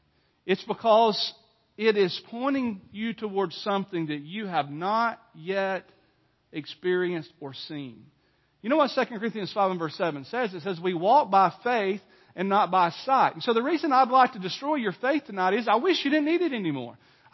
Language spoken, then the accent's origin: English; Jasper, Alabama, United States; And yet I'm from Jasper originally, and so you know I've got the Walker County connection to the Nichols